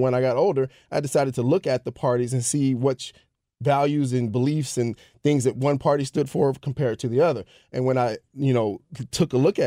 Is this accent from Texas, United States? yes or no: yes; Houston, Texas, United States; now in O'Fallon, United States; No, I'm a Texan. And I'm originally from Houston, Texas.